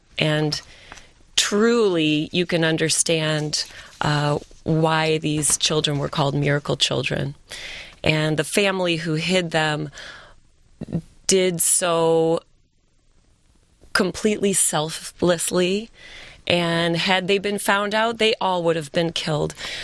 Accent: Livonia, Michigan, United States; I grew up in Livonia, Michigan. I grew up in a small house with three other siblings and my mom and dad.

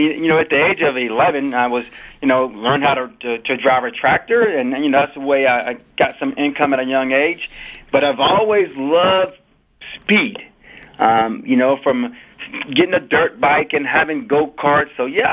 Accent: Linden, North Carolina, United States; Well, Jack, I grew up in Linden, North Carolina, which is a very, very small town. Right now, probably the population is less than 1,000.

